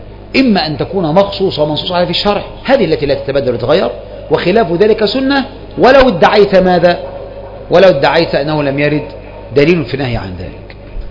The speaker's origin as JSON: {"language": "Arabic", "country": "Egypt", "said": "هذه المسألة تكثر عندنا كمصريين"}